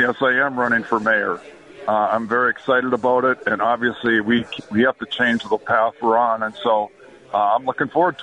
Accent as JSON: {"language": "English", "town": "Fargo", "region": "North Dakota", "country": "United States", "tie": "born or raised there", "said": "So I'm born and raised in Fargo. This is my hometown, and I love it."}